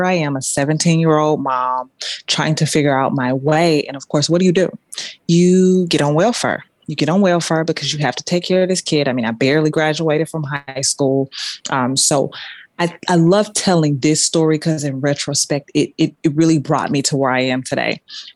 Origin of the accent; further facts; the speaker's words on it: United States; I am a Black woman. I am an American. Yeah, born and raised in the inner cities, really growing up kind of rough.